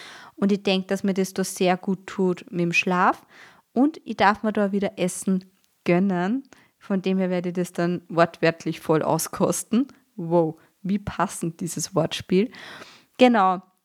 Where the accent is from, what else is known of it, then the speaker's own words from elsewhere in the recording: Austria; als Österreicherin